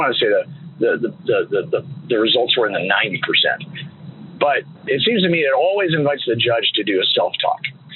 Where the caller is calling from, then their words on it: Austin, Texas, United States; I'm calling from Austin, Texas.